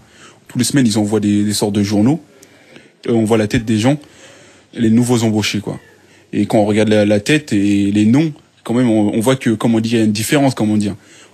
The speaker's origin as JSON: {"language": "French", "country": "France", "tie": "born or raised there", "also_born_or_lived": "Senegal", "said": "Je suis pas né ici, non."}